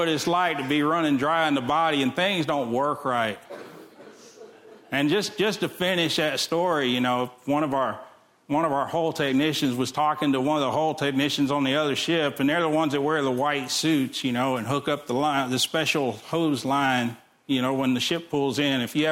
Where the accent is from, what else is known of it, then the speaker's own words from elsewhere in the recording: Texas City, Texas, United States; I grew up in Texas City. I learned not to drink the water.